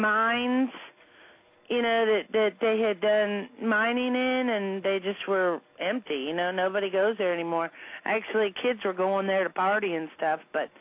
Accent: Sacramento, California, United States; also born or lived in Citrus Heights; now in Reno, United States; I grew up in North Sacramento. Arden Mall and all that that's over there.

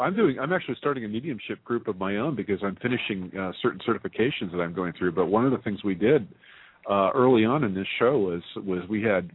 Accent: Paradise, California, United States; I grew up in the Sierra Nevadas in a town called Paradise, and you probably saw it. It actually mostly burned down here a couple of years ago.

